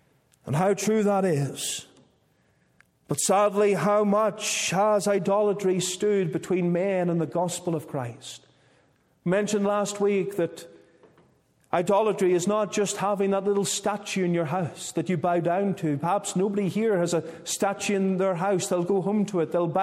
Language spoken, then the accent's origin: English; Northern Ireland, United Kingdom; I'm from Northern Ireland and not from Canada.